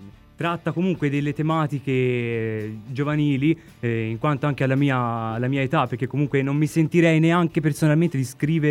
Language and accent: Italian; Pisa, Tuscany, Italy; io sono pisano.